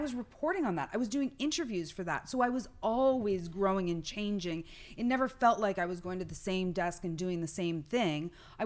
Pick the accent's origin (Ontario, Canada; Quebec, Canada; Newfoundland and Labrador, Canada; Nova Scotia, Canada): Ontario, Canada; Brantford; I mean, I'm a kid from Brantford, Ontario.